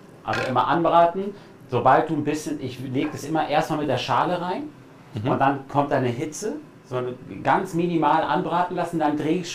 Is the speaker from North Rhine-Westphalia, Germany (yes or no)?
yes; Bielefeld, North Rhine-Westphalia, Germany; Also ich finde es ja sehr schade als Bielefelder